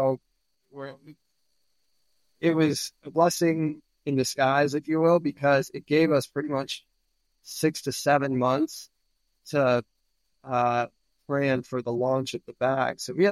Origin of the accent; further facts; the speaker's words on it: California, United States; also born or lived in China; It just so happened to be I'm from North County, San Diego.